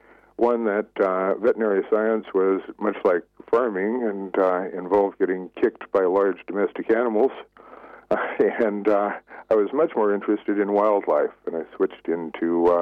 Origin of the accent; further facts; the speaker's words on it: Amarillo, Texas, United States; born there; actually born in Amarillo, Texas.